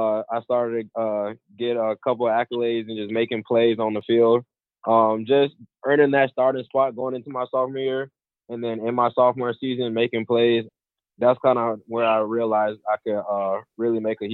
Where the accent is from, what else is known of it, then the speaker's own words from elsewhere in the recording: St. Petersburg, Florida, United States; since it's in St. Petersburg, my hometown